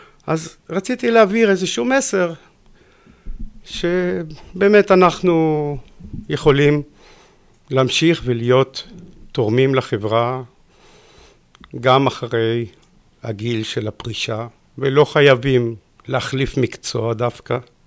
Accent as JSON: {"language": "Hebrew", "town": "Petah Tikva", "region": "Central District", "country": "Israel", "tie": "born there", "said": "אני חוזר לפתח תקווה, שכאן אני נולדתי בשנת 1953. אז בחישוב מהיר אתם מבינים שביולי, בעוד שבוע, אני אהיה בן 71."}